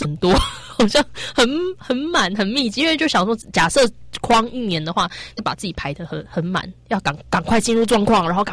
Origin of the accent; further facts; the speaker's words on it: Taiwan; 我们是一个台湾人，然后年纪也蛮小的